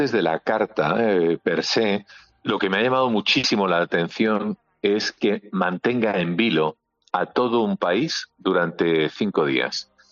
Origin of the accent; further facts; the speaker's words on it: Spain; yo soy un ciudadano español.